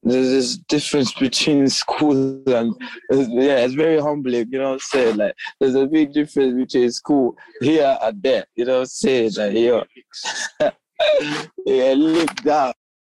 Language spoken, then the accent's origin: English; Gambia; now in United Kingdom; Big difference. I realized I'm different in the UK.